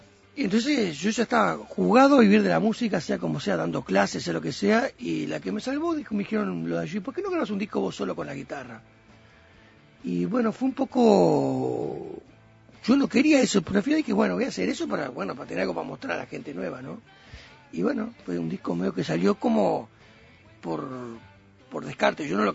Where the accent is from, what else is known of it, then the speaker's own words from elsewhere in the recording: Montevideo, Uruguay; mi barra, yo soy de Positos